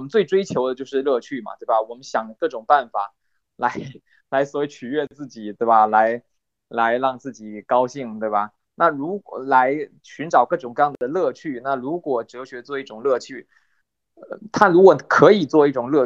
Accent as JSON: {"language": "Chinese", "country": "China", "said": "我想这个我们中国人就特别的能理解，对吧？"}